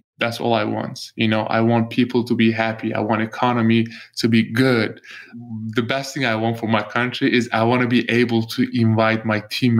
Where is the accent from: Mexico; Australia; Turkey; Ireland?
Turkey; English is a second language; also born or lived in Switzerland; now in United States; I mean, I born in Switzerland. I don't have a Swiss passport. I'm from Turkey. They revoked my passport. I live in America.